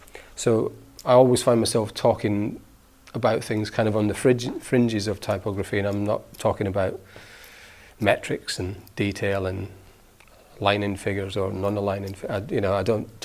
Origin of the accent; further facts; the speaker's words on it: Scotland, United Kingdom; moved away as an adult; I'm Scottish, actually. I'm not from Manchester. And I went to Manchester because...